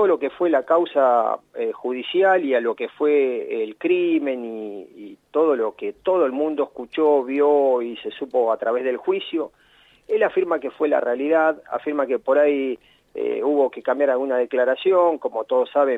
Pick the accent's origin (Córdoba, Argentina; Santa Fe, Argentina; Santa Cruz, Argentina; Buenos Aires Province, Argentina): Buenos Aires Province, Argentina; Moreno; No, yo soy de Moreno.